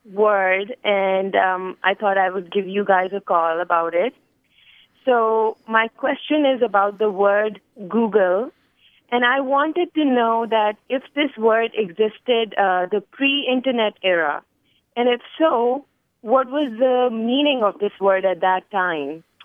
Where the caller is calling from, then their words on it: Richmond, Virginia, United States; I'm calling from Richmond, Virginia.